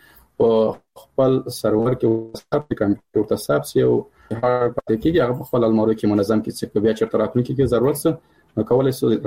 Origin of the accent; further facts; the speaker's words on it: Afghanistan; مثال زه د کابل د پکتیا يم